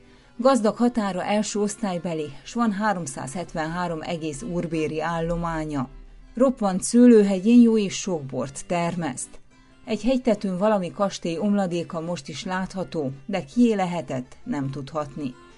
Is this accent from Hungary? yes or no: no; Székely Land, Romania; now in Timișoara, Romania; amikor 8 évvel ezelőtt székelyföldiként Temesvárra költöztem.